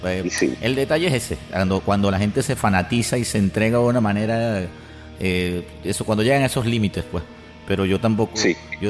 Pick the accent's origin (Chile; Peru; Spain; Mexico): Peru; born there; Yo nací en Perú.